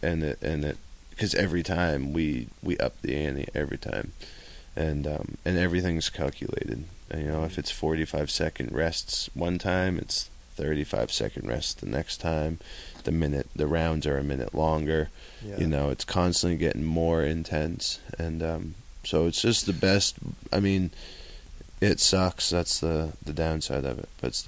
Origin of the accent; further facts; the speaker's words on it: Maine, United States; Even Gleason's doesn't charge me a gym fee because I come from Maine.